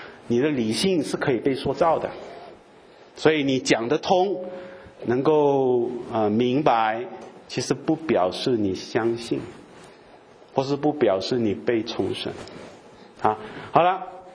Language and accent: Chinese; China; 我们中国人也说嘛，我们不要逆天行道